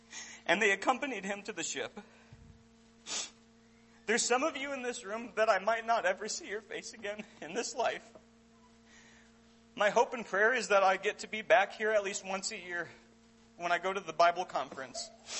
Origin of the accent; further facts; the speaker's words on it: Minnesota, United States; I'll be able to say that I grew up in Minnesota, I trained in Tennessee, and I worked with some wonderful Christians in Santee, California for 4 years.